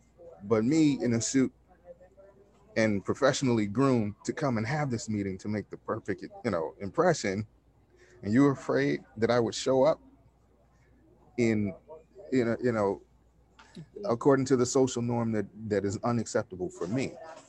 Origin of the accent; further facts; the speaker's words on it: New York City, New York, United States; I grew up in New York City in the 80s.